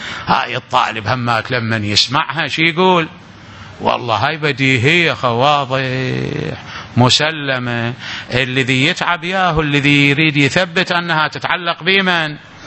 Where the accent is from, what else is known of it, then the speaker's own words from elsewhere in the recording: Najaf, Najaf Governorate, Iraq; وأنا نجفي طالب علم